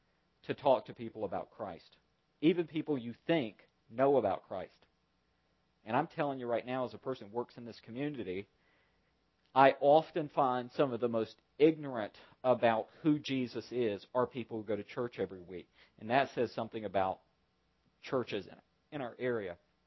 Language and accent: English; Bible Belt, United States; And I know I grew up in the Bible Belt.